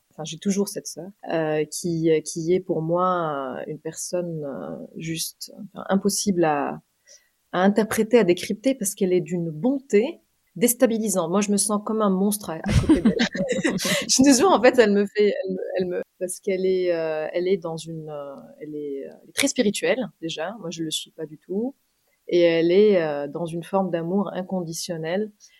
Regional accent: Beirut, Beirut Governorate, Lebanon; j'ai grandi à Beyrouth, en pleine guerre civile. Donc je suis née en 84 et j'ai grandi dans un environnement où il y avait beaucoup beaucoup de femmes.

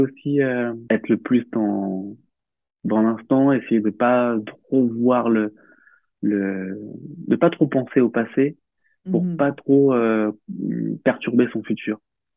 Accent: Réunion, France; Alors, j'ai grandi à La Réunion, à l'île de La Réunion. Donc, j'ai passé ma petite enfance là-bas

